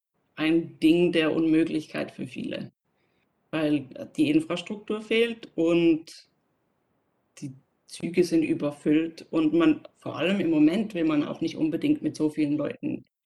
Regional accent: Switzerland; Ich komme aus der Schweiz

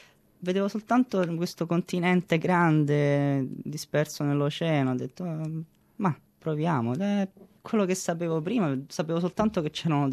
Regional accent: Rome, Lazio, Italy; moved away as an adult; now in Australia; Ho 24 anni e sono di Roma. Io sono venuto qua in Australia a gennaio del 2014.

